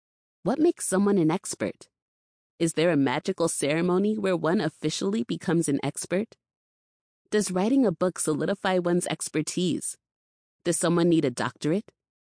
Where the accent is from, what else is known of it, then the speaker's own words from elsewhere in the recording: Maplewood, New Jersey, United States; Where I grew up in Maplewood, New Jersey, a small suburban community outside of New York City, I was able to walk to school and playgrounds without adult supervision.